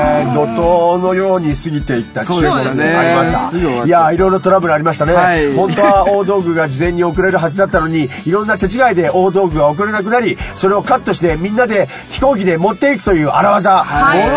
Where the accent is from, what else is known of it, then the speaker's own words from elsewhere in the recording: Tokyo, Japan; born there; そもそもね、俺東京生まれでさ、あの全然そういう都会だったから、トンドそもそもやらなかったのね。